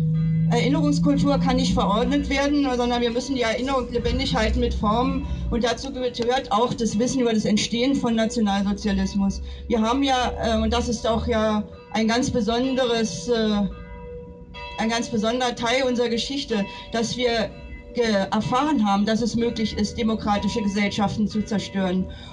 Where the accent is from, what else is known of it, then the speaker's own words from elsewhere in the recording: Eschborn, Hesse, Germany; Stolpersteine, die gerade in meiner Heimatstadt in Eschborn verlegt wurden